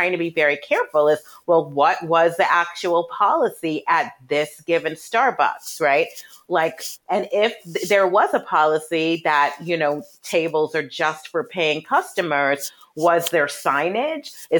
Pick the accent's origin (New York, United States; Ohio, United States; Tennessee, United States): New York, United States; I mean, growing up in New York, like, you could never just go in a place and sit down.